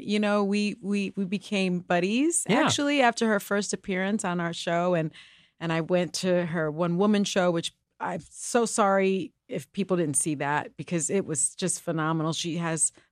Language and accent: English; Puerto Rico; first language Spanish; English is a second language; Because I pronounced something in my native language, because Spanish is my first language.